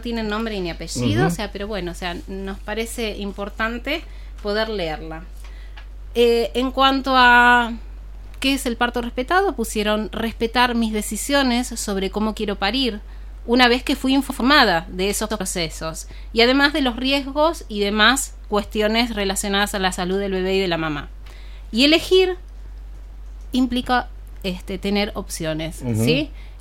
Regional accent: Buenos Aires, Argentina; now in Chos Malal, Argentina; yo estoy acá, sí, hace ya 10 años y también provengo de provincia de Buenos Aires, me formé allá y bueno, hace 10 años vine a conocer Chosmalal.

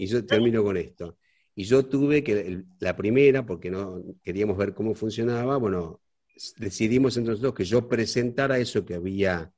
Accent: Argentina; nosotros le damos mucha importancia en la fundación como argentinos

